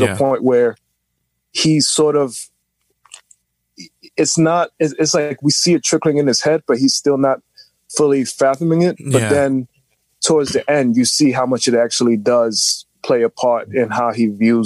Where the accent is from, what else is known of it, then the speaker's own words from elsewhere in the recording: New York City, New York, United States; You know, I grew up in New York City all my life. You know, kids who speak like this.